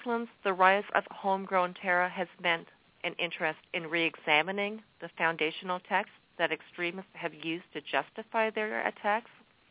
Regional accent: Canada; everybody knows I hail from Canada.

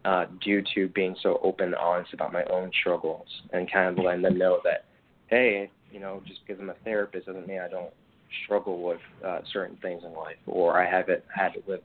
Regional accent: Warren, Michigan, United States; also born or lived in Detroit; And also during this time growing up in Detroit, and, you know, I'm sure you can relate as well, you know, this was in the 90s, you know, I grew up in Warren at one point

